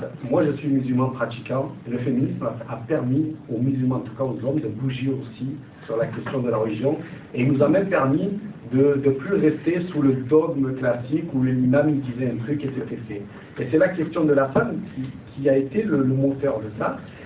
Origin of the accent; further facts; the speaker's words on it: Avignon, Provence-Alpes-Côte d'Azur, France; moi je viens d'Avignon